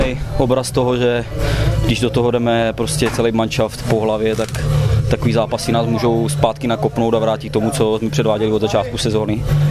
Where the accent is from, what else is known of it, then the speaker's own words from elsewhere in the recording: Olomouc, Olomouc Region, Czechia; pocházím z Olomouce